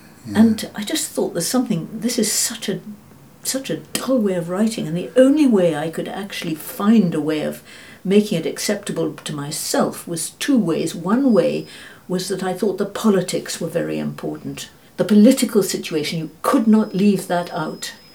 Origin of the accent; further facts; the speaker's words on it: Pakistan; born there; it was about where I was born in British India and what Pakistan was like now